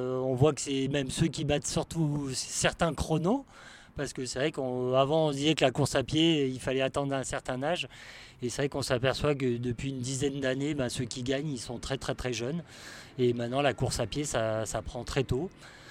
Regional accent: Saint-Martin-d'Hères, Auvergne-Rhône-Alpes, France; je suis né sur Saint-Martin-d'Hères. Donc c'est vrai que j'ai vécu entre Saint-Martin-d'Hères, Pont-de-Clé, Champagné.

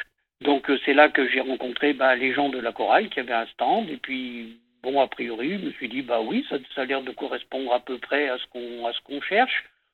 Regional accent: Auvergne-Rhône-Alpes, France; moved away as an adult; also born or lived in Paris region; Ma femme et moi, on est des vieux dauphinois.

